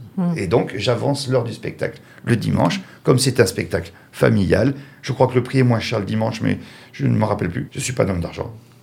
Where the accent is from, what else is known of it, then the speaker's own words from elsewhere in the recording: Soyaux, Nouvelle-Aquitaine, France; born there; une autre journée dans le 16, vers où je suis né, vers Soyaux.